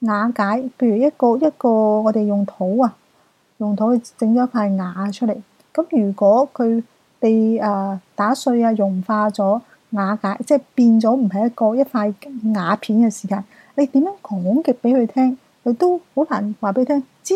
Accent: China; 咁我哋中国人有24个气节啦

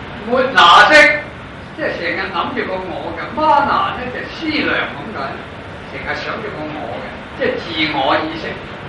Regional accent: Guangzhou, Guangdong, China; accent: Guangzhou Cantonese; 凡係都北平話冇 A 字尾噶嘛，凡我哋廣州話 A 字尾

